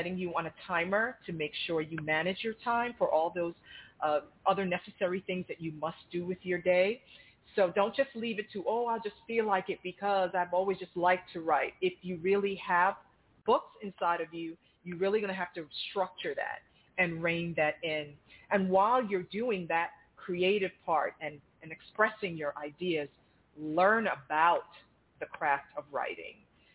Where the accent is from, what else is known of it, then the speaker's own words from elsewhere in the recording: Roosevelt, New York, United States; I grew up in Memorial Presbyterian in Roosevelt, New York, working with children and in the ministries